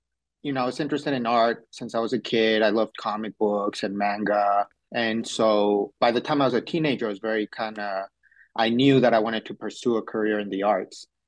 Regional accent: San Miguel de Allende, Guanajuato, Mexico; And where I grew up in San Miguel de Allende, there's an artisan's market with different crafts.

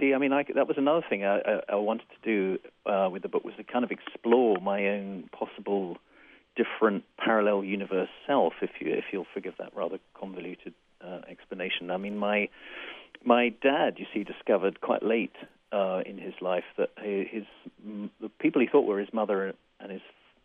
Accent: Scotland, United Kingdom; because I was brought up in Scotland

